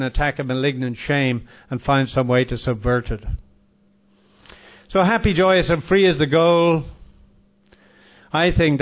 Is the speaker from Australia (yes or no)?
yes; Australia; I should be grateful for being in any seat or any plane or being an Australian, being invited there to do some work.